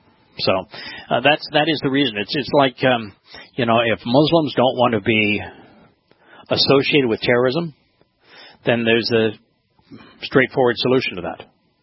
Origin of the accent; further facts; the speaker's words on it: Los Angeles, California, United States; I grew up in Los Angeles area, so the 49ers are from the land of fruits and nuts up there in Northern California.